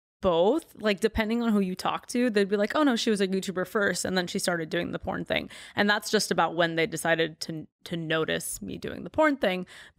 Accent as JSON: {"language": "English", "country": "Armenia", "accent": "Armenian", "said": "I mean, when I say it with my like Armenian accent, it's like"}